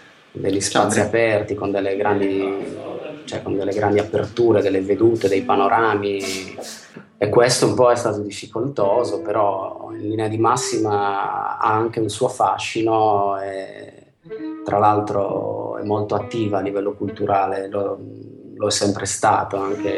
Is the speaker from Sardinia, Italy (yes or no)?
yes; Cagliari, Sardinia, Italy; now in Bologna, Italy; mi sono trasferito qui a Bologna nel 2000. Io sono originario di Cagliari, in Sardegna.